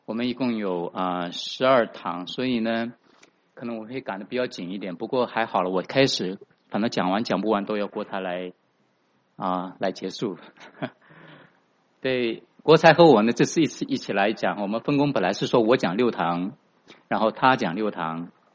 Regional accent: China; now in United States; 我是从大陆过来00年2000年哈、我们过来到美国，然后是07年我们是在湾区，在南湾啊 Mountview 的一家教会，我们受洗归给主。

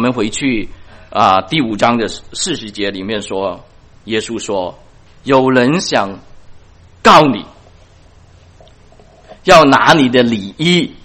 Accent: China; 我们中国人说忘恩负义，对不对？

